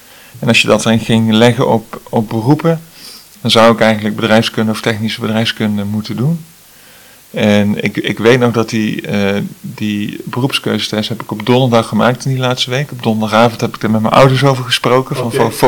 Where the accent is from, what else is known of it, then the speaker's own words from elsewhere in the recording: Angeren, Gelderland, Netherlands; technisch bedrijfskundige. Ik kom oorspronkelijk uit Angeren, dat is een heel klein dorpje in de Betuwe. Daar ben ik opgegroeid en daarna ben ik in Twente technische bedrijfskunde gaan studeren.